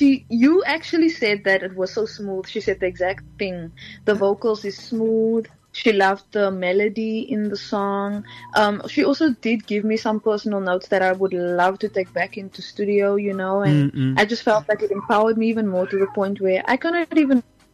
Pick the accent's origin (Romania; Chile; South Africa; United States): South Africa; Cape Town, Western Cape; I'm a girl from Cape Town. Just a girlie from Cape Town.